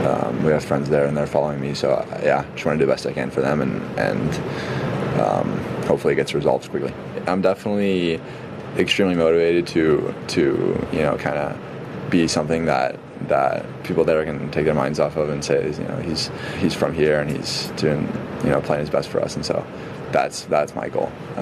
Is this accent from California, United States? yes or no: yes; Altadena, California, United States; I mean, I'm from Altadena. My dad had to evacuate our house.